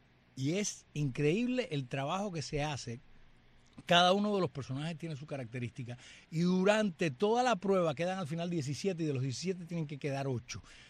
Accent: Cuba; somos, de todas maneras, todos somos cubanos.

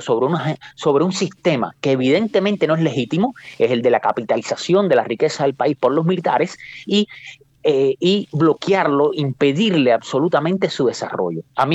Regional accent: Cuba

